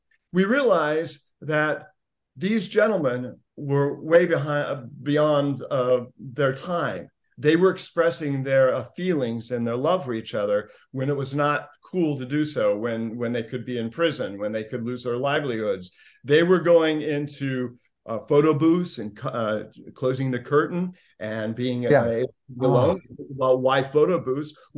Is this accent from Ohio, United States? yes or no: no; Indiana, United States; When I was growing up in Indiana, I came across this tintype.